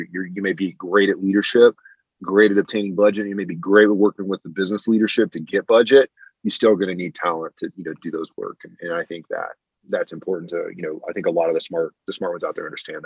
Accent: Texas, United States; in my hometown in Tejas, there was a small local bank

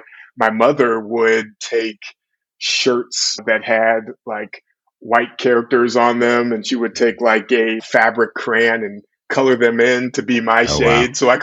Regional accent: Sacramento, California, United States; also born or lived in Oakland / Bronx; And being originally from East Oakland, growing up in South Sacramento, spending some time in the Bronx as an undergrad

